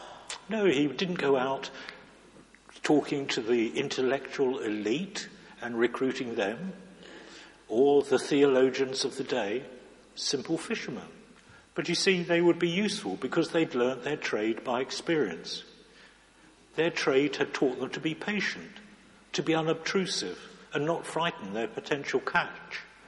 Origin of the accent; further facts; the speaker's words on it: England, United Kingdom; Well, being English, we always queue up, don't we?